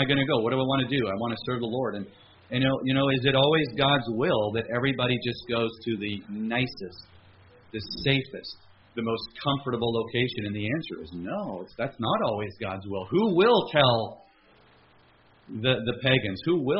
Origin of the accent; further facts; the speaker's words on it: Canada; And, you know, here I am. I'm a Canadian.